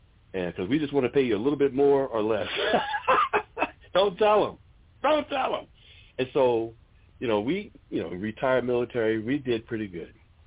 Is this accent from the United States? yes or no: yes; Boston, Massachusetts, United States; I'm from Boston.